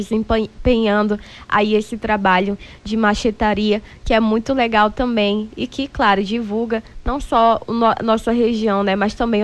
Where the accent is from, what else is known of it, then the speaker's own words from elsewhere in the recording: Acre, Brazil; A gente, como acreano, a gente ama que reconheçam o nosso trabalho, que reconheçam que a gente vem do Acre.